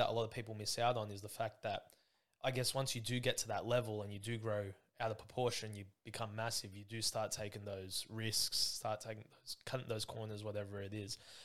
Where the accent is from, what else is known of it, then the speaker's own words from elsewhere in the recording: Greenacre, New South Wales, Australia; also born or lived in Campbelltown; Yeah, I'm a Greenacre boy. Yeah, there you go. We grew up in Campbelltown for a bit as well.